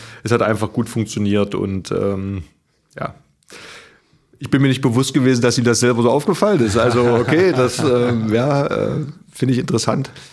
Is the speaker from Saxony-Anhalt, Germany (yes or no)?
yes; Magdeburg, Saxony-Anhalt, Germany; Ich komme aus Magdeburg, wo man mit sehr starken Emotionen den Handball begleitet hat